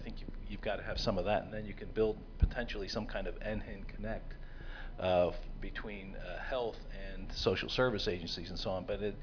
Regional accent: Jacksonville, Florida, United States; I'm from Jacksonville, Florida

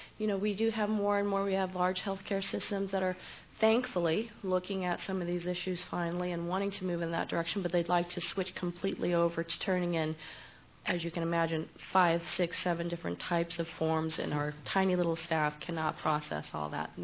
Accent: Washington, United States; I was going to ask you, Albert, I'm from Washington State, about what you're requiring your providers to turn in.

